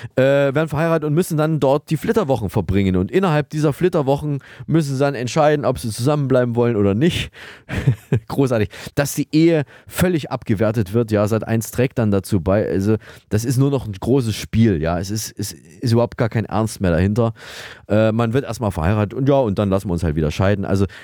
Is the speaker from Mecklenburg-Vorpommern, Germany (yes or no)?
no; Thuringia, Germany; aus Thüringen, die Neues aus der Provinz berichtet, aus meiner alten Heimat.